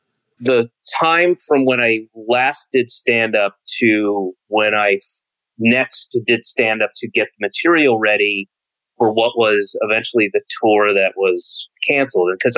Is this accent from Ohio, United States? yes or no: no; Georgia, United States; I grew up in Georgia, but yeah, we had SCTV was on.